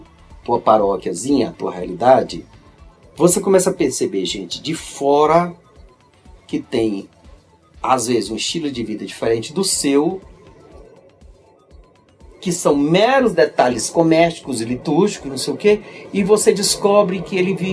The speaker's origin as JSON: {"language": "Portuguese", "town": "Fortaleza", "region": "Ceará", "country": "Brazil", "tie": "born or raised there", "said": "eu conheci essa igreja na época da minha infância lá em Fortaleza. Aquela clássica Assembleia de Deus, muito rigorosa."}